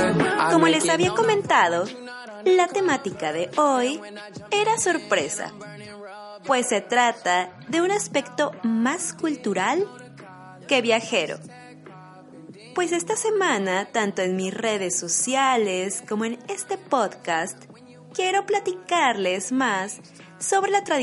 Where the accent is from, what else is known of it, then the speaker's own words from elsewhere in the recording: Mexico; now in Germany; mi choque cultural fue que no es una tradición tan grande como la que se vive en mi país de origen. Pues para los mexicanos, el Día de Muertos nos enseña